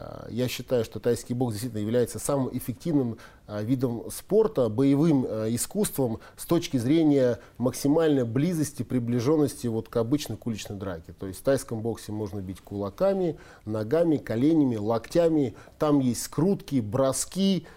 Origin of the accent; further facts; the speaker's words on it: Prokopyevsk, Kemerovo Oblast, Russia; на юг Западной Сибири, в Кузбасс, город Прокопьевск, откуда я родом